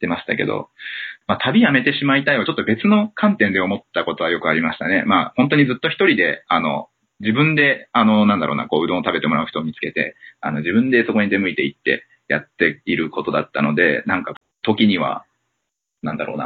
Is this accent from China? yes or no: no; United States; now in Japan; 日本で生まれてアメリカで育った要はそういう思春期を過ごして自分のアイデンティティが形成される時期にそういうところで過ごしていたので